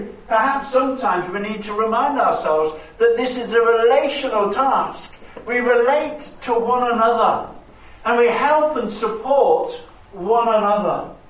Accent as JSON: {"language": "English", "country": "United Kingdom", "tie": "born there", "said": "I have this strange kind of relationship with me being British. Because yes, I am, because that's where I was born."}